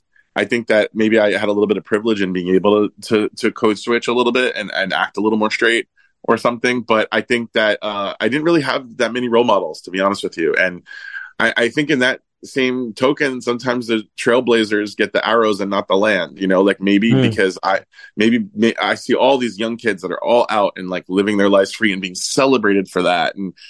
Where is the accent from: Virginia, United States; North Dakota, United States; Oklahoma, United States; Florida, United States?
Florida, United States; also born or lived in Brooklyn; I'm from Florida. I mean, I'm Italian from Brooklyn, but I grew up in Florida. I still live half of the year in Florida.